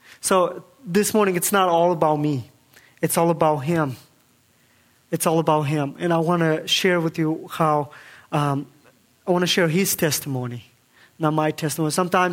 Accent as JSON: {"language": "English", "country": "Kazakhstan", "said": "I'm from Kazakhstan. Kazakhstan is the number 9th largest country in the world. And I'm not from Mexico."}